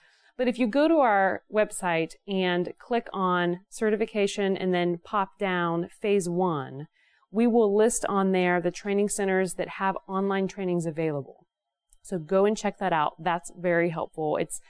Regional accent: Louisville, Kentucky, United States; I'm from Louisville, Kentucky, so a lot smaller.

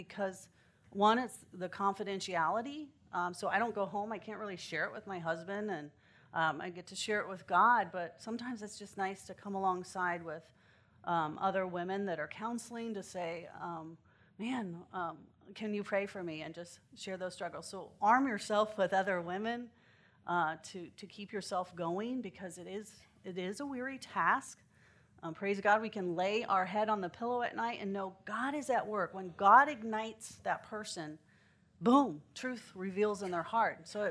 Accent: Indianapolis, Indiana, United States; I'm from Indianapolis, Indiana, and have the privilege to worship at College Park Church there in Indianapolis.

